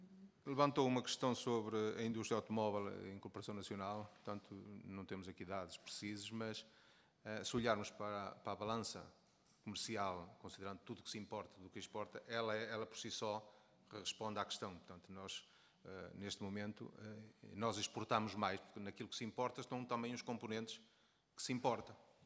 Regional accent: Porto, Portugal; eu sou do Porto

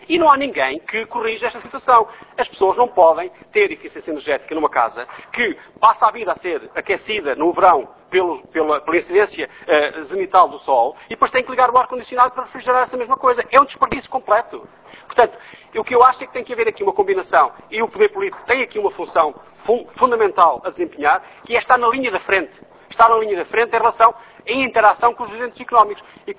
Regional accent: Miranda do Douro, Norte, Portugal; Eu ia para a minha terra de origem, sou mirandês, e ia de comboio.

